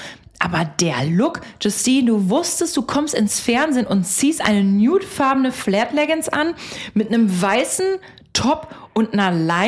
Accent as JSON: {"language": "German", "town": "Bocholt", "region": "North Rhine-Westphalia", "country": "Germany", "said": "auch wenn ich nochmal so hier in der Stadt bin oder bei uns zu Hause in Bocholt, das ist der letzte Laden."}